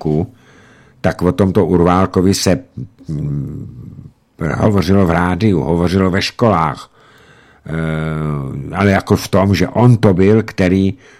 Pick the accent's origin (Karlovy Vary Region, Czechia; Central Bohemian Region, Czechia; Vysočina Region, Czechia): Karlovy Vary Region, Czechia; Jáchymov; já jsem vyrůstal v rodině politického vězně v Jáchymově